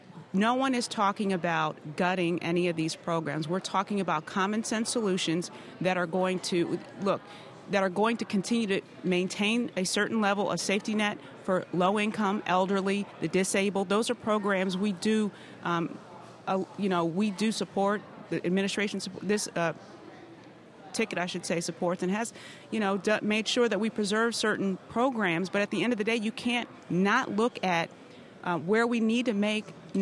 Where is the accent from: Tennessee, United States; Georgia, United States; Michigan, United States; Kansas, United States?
Michigan, United States; I mean, I'm from Michigan. I can totally relate.